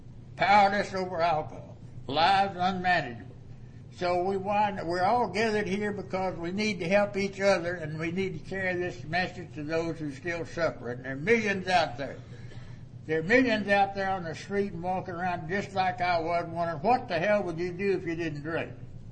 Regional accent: Funston, Texas, United States; But I was raised in Funston. That's 6 miles east of Anson. It's right close to Hawley and Nugent and several little large cities like that. And I was raised on a farm, and there was seven in our family.

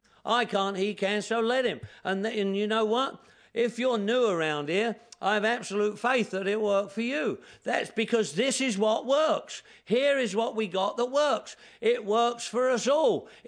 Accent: England, United Kingdom; now in United States; I'm English, for Christ's sake. Why wouldn't I? I'm in America.

